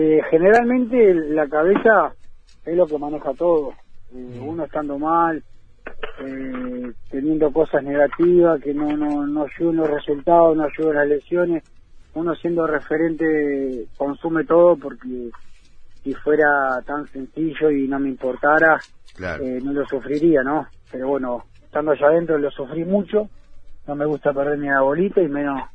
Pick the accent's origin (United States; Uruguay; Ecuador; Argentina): Uruguay; Colonia; Todos saben que soy un coloniense